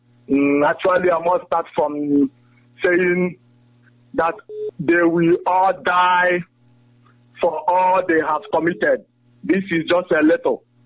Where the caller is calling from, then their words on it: Biafra, Nigeria; we are calling from Biafra land